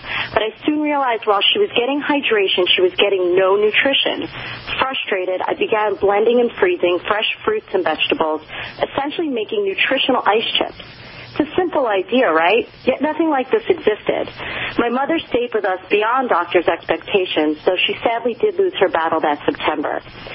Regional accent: New York City, New York, United States; I'm actually from New York City.

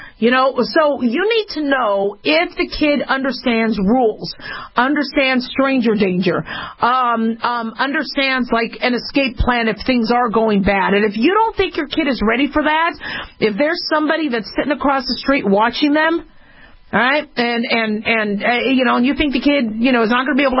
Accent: Arizona, United States; also born or lived in Nevada; I didn't because I grew up in Arizona and Nevada. So, you know, we had a lot of cacti. We never had those big, beautiful trees like you guys have back east.

